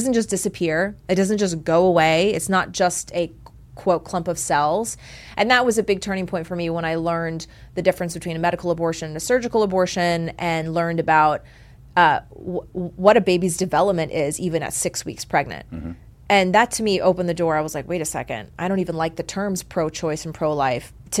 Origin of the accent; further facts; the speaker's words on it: Georgia, United States; I grew up in South Georgia outside Savannah in a very small town with one stoplight, like 10 churches anywhere.